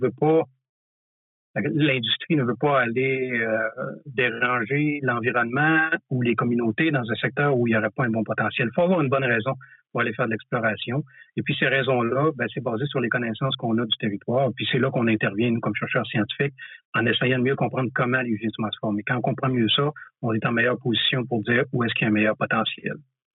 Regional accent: Chicoutimi, Quebec, Canada; now in Quebec City, Canada; Je suis originaire de Chicoutimi, une petite ville au nord de Québec

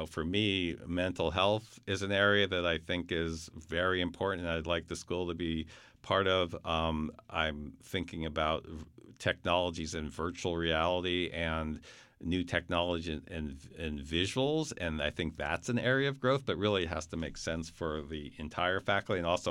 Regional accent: New Haven, Connecticut, United States; I come from New Haven originally where there's amazing pizza

